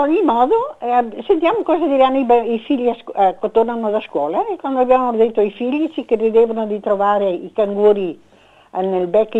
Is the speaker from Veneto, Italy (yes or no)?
yes; Treviso, Veneto, Italy; moved away as an adult; also born or lived in Argentina; now in Australia; sono nata a Treviso, sono cresciuta e ho studiato a Treviso. Sono figlia di una friulana e di un rovigotto, cioè da Rovigo.